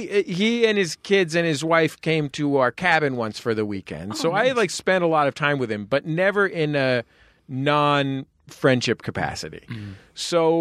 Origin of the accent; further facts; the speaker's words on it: San Francisco, California, United States; Anyway, I'm from San Francisco.